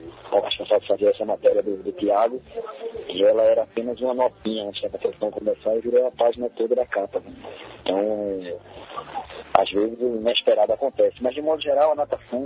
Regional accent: Brazil; eu sou brasileiro na esgrima, sou brasileiro no badminton, sou brasileiro na luta olímpica

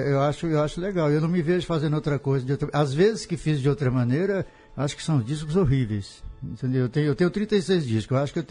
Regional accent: Goiás, Brazil; now in Rio de Janeiro, Brazil; Eu cheguei no Rio de Janeiro, eu vim de Goiás, né?

